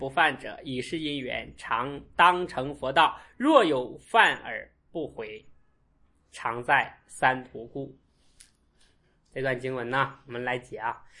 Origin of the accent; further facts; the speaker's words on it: China; 像我们中国人那不能随便什么样的啦，叫人家的什么啦，人家的姓啦